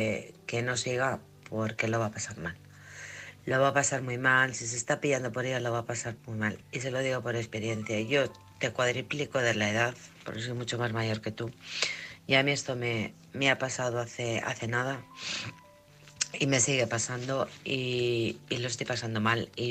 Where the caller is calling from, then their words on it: Alcorcón, Community of Madrid, Spain; de Alcorcón.